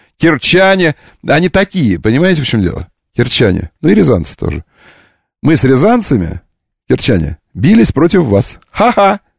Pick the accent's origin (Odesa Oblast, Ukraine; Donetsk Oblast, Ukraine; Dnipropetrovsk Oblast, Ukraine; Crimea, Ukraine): Crimea, Ukraine; Kerch; born there; Ну, хорошо, я родился в Керчи, это правда.